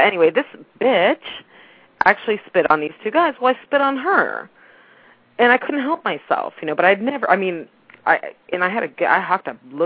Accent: California, United States; now in San Diego, United States; I'm in San Diego, but I'm a Californian, so I always keep an eye on what's happening to recruiting office. I'm from the Bay Area too, so.

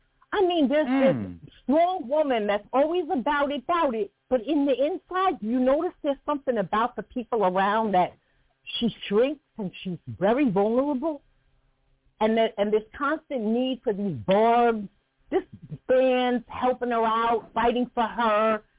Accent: New York City, New York, United States; like I said, I'm from New York City. I'm older than they are.

